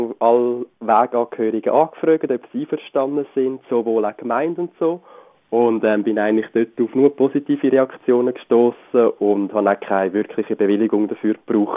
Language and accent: German; Switzerland; ich wollte das etwas machen bei uns in der Schweiz.